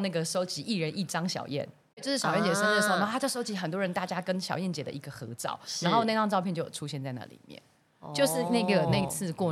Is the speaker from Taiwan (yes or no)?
yes; southern Taiwan, Taiwan; now in Taipei, Taiwan; 我是从南部来的孩子嘛